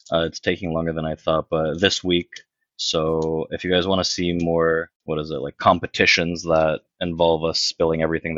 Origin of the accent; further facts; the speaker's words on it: Bulgaria; Just like George, I'm from Bulgaria, and I'm a big like soccer guy, actually, like super European family.